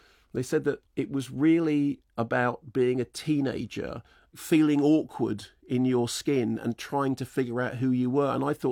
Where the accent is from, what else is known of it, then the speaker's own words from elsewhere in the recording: Barnet, London, United Kingdom; And of course, I grew up in Barnet, right?